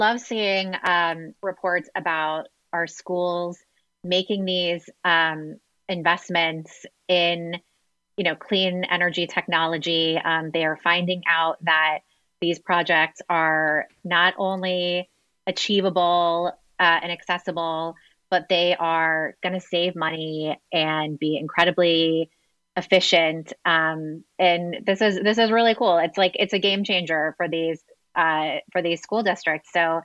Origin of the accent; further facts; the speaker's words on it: Florida, United States; I remembered back to being a kid growing up in Florida, and in elementary school during hurricane season.